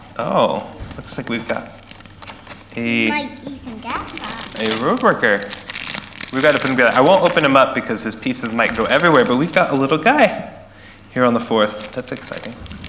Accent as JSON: {"language": "English", "country": "United States", "said": "See, I'm from America and we have Thanksgiving, so you're not allowed to get excited about Christmas until after Thanksgiving."}